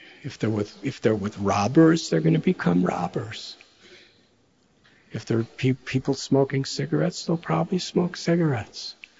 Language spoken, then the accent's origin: English; United States; When I was a little boy growing up in America in the 1960s, a teenager, it was a turbulent time.